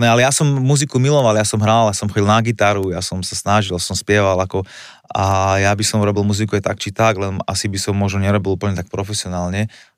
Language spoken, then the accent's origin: Slovak; Žilina, Žilina Region, Slovakia; ja som bol zo Žiliny